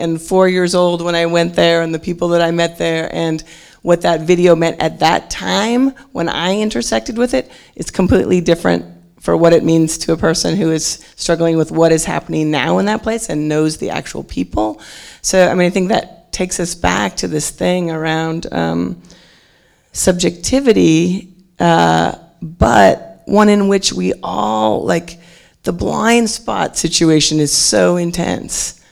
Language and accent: English; Seattle, Washington, United States; You know, I am originally from Seattle, and when I was born, I was very aware of the different Native American tribes in Seattle